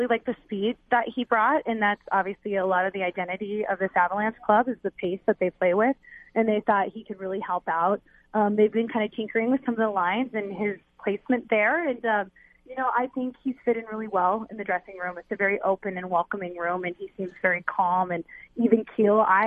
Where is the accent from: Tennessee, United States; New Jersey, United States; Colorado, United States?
Colorado, United States; Denver; I'm from Denver, so I you know, grew up in this town.